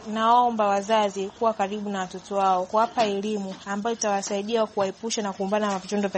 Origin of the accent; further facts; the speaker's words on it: Morogoro, Tanzania; natokea mkoa wa Morogoro.